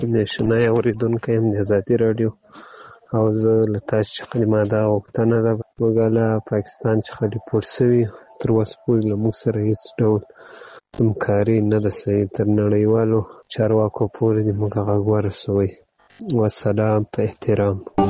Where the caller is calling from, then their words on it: Ghazni, Afghanistan; زه د غزنی دی ولایت دیاکتی ولسوالی څخه تاسو ته پیغام پرېږدم.